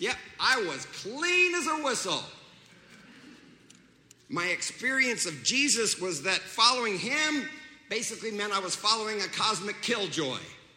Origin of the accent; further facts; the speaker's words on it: Hamlin, Kansas, United States; Hamlin Baptist Church in Hamlin, Kansas.